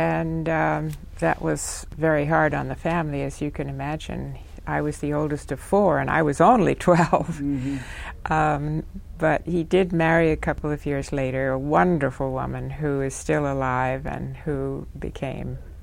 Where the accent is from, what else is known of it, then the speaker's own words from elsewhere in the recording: New York City, New York, United States; born there; I was born in New York City. My father was on the business end of Time magazine, and he was constantly opening new offices, so we did a fair amount of moving.